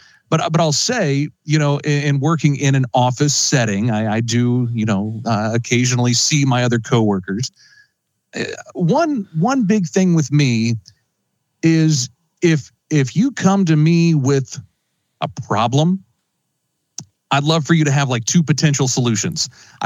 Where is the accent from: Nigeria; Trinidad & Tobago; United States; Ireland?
United States; Logansport, Indiana; I was a junior at Logan Sport High School, where I grew up there in Cass County, Indiana.